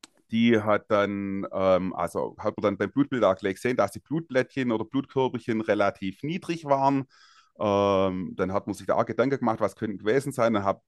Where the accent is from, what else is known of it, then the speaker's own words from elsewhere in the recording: Baden-Württemberg, Germany; Ich komme aus der Ecke Nürtingen.